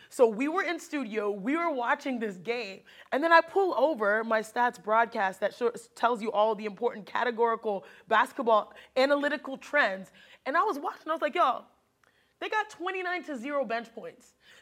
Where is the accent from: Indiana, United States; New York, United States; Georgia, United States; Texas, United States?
Texas, United States; I grew up in Texas, someone that was the first coach that walked into our home … to recruit NECA, my sister at that time.